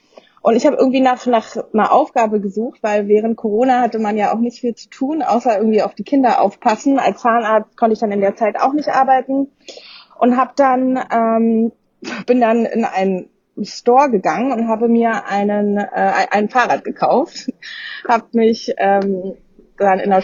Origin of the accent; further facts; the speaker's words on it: Berlin, Germany; now in Mallorca, Spain; Ich bin auf Mallorca und nicht im Urlaub, sondern ich lebe hier seit 3 Jahren. Ursprünglich komme ich aus Berlin